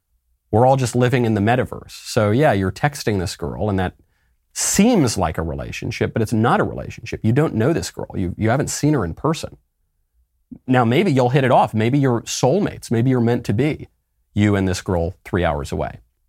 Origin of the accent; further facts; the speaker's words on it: Minnesota, United States; In my home state of Minnesota, we actually have a law on the books banning face coverings in public